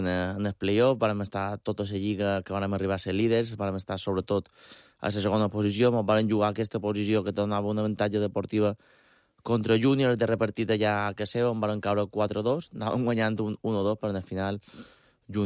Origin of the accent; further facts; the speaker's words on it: Balearic Islands, Spain; nosaltres, perquè som mallorquins